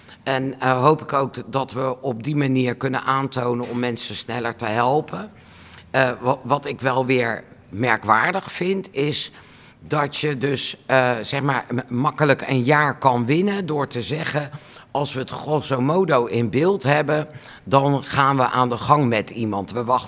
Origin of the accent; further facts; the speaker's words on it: Utrecht, Netherlands; Maar ik kom zelf uit Zuilen en ik weet gewoon, bij mij in de wijk zijn er echt mensen die het water aan de lippen staat.